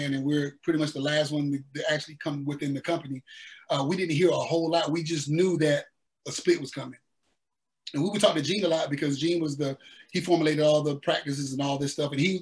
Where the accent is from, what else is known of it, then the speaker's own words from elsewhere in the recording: Columbus, United States; As a matter of fact, the first week when I was in New York, you know, I'm being from Columbus, small town, I'm walking up there with my jewelry on.